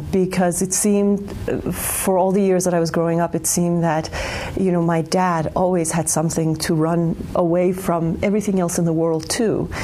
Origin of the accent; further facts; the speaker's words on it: Tehran, Tehran Province, Iran; moved away as an adult; now in United States; I was born and raised in Tehran, in Iran, and came to the United States in 1985 when I was 19.